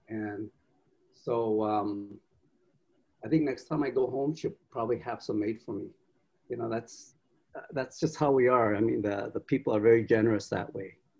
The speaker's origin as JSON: {"language": "English", "region": "Northern Plains", "country": "United States", "tie": "born or raised there", "said": "That's something I grew up on in the Northern Plains. We have lots and lots of wind."}